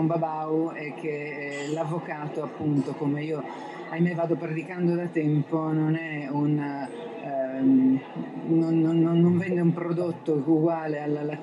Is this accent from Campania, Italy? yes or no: no; Apulia, Italy; Certamente, io lo sono anche io, anche perché considero Bari veramente una seconda casa oramai